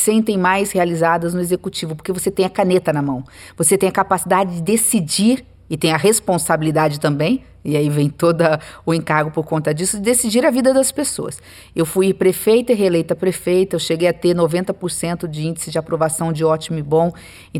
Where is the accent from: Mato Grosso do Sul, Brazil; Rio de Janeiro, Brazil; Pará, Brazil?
Mato Grosso do Sul, Brazil; Três Lagoas; sou, como muitos brasileiros e brasileiras, filha do interior do país. Eu nasci em Mato Grosso Sul, numa cidade interior que faz divisa com o estado de São Paulo, Três Lagoas, uma cidade pequena na época, muito pequena, hoje já é uma cidade de porte médio.